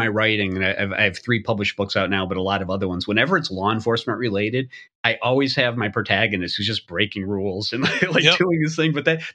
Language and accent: English; Boston, Massachusetts, United States; I knew I wanted to get back to the Northeast because I'm from Boston.